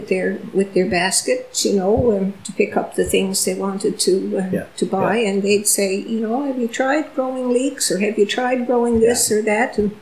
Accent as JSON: {"language": "English", "town": "St. John's", "region": "Newfoundland and Labrador", "country": "Canada", "tie": "born or raised there", "said": "I grew up in St. John's, but in on Oxen Pond Road in the back country on St. John's"}